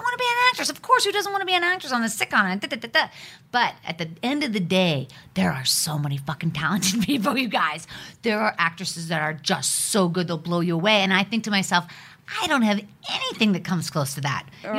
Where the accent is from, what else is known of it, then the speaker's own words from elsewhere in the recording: Pittsburgh, Pennsylvania, United States; Yeah, no, I'm from Pittsburgh.